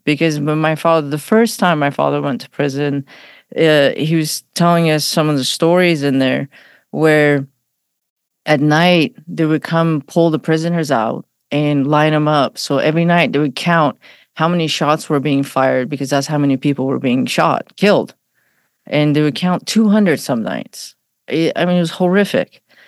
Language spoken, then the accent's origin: English; Iran; I was born in Iran, so I didn't grow up in the States. In Iran, I was born at a time where Iran and Iraq were at war.